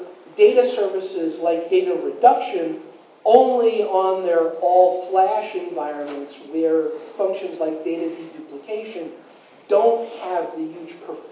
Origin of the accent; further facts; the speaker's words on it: New York, United States; I am from New York. Raising your hand is way too polite.